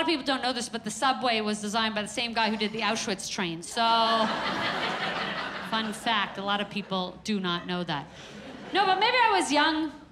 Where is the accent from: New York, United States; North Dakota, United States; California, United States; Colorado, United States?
New York, United States; Brooklyn; I'm originally from Crown Heights, Brooklyn, New York. Yeah, anybody else grow up Hasidic without a childhood?